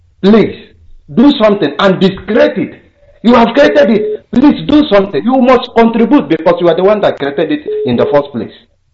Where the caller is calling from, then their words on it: Istanbul, Turkey; I'm calling from Istanbul, Turkey.